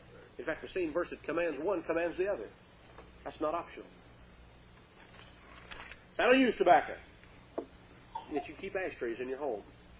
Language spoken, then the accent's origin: English; Kentucky, United States; I was raised in Kentucky, and it was kind of like South Carolina. when I was a child. I mean, this was in the 50s.